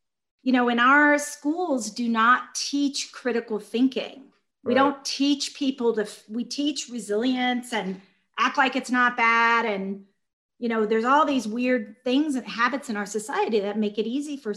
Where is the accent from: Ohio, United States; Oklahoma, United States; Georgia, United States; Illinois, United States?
Georgia, United States; Yeah, I was raised in Georgia by civil rights workers.